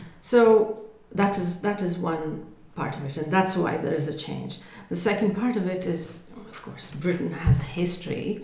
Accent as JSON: {"language": "English", "country": "India", "moved": "yes", "lives_now": "United Kingdom", "said": "So, for example, as an Indian, I can only speak about that. Coming to the UK, for example, it's a huge shift."}